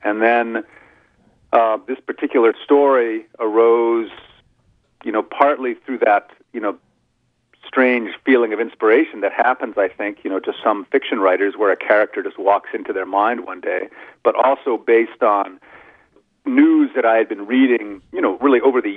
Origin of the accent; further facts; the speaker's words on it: New England, United States; Well, I grew up in New England